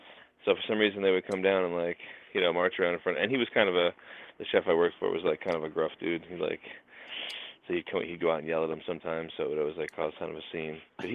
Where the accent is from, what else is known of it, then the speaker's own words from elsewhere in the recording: New York, United States; come on, man, we're from New York. I see all sorts of shit.